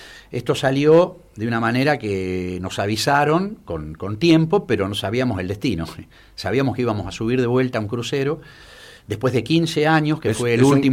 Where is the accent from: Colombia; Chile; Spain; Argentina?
Argentina; Nosotros, siendo argentinos y siendo parte de esa historia, de esa cultura